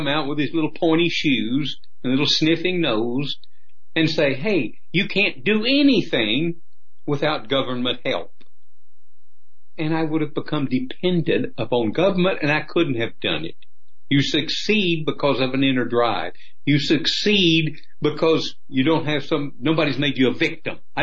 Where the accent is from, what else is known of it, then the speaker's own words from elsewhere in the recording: the Ozarks, United States; I came from the hills. I came from the Ozarks and didn't want to stay there.